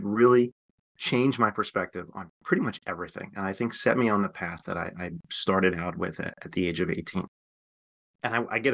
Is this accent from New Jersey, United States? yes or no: yes; Hoboken, New Jersey, United States; I grew up in Hoboken, New Jersey, in the mid-70s. If you're familiar with Hoboken, it's a tiny little square mile town